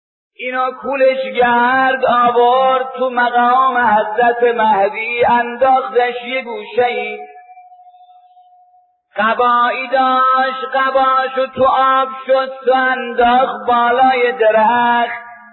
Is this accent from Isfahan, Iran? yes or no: yes; Kashan, Isfahan, Iran; گفتم آجان من از ایرانم. فرمود از کدوم شهری؟ گفتم از شهر کاشانم. گفت کدام محله؟ گفتم محله سلطان میر احمدم.